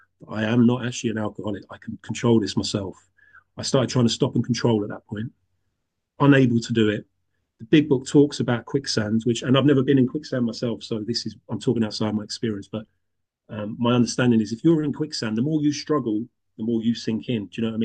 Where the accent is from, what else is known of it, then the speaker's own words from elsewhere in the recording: London, United Kingdom; And I'm from the Irish community in North London.